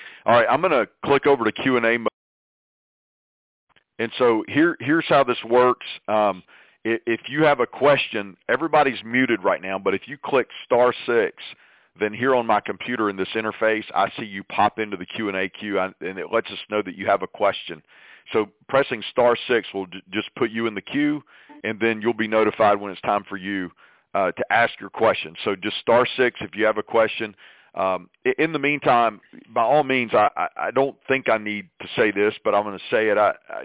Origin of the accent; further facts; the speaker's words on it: Comer, Georgia, United States; And I'm from Comer.